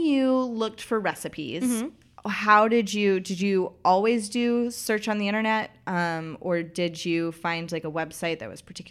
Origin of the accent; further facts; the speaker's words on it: Knoxville, Tennessee, United States; Yeah, I used to rank restaurants in my hometown by their chicken fingers.